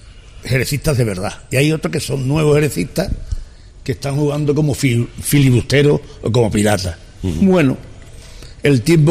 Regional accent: Barcelona, Catalonia, Spain; Yo soy de Barcelona y no me fui al Español.

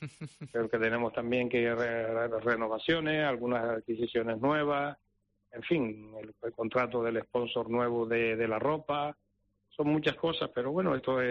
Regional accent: Canary Islands, Spain; vinieron 20 amigos míos de Tenerife de la infancia, porque yo me crié de pequeño en Tenerife

